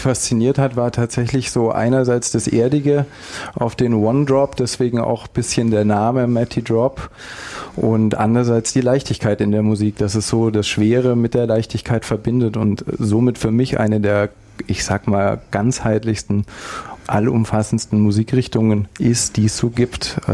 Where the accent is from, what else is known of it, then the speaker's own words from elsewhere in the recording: Landsberg am Lech, Bavaria, Germany; also ich komme ursprünglich aus Landsberg am Lech bei München. Ach. Und habe da lange Zeit gelebt